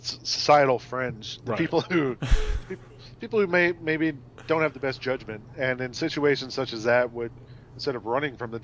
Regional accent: Atlanta, Georgia, United States; Maybe so. I'm from Atlanta. I'm used to Coke being around all the time.

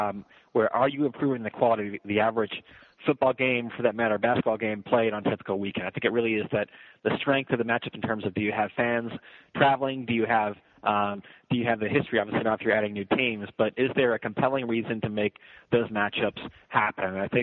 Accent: East Lansing, Michigan, United States; I was a fan. I grew up in East Lansing, Michigan.

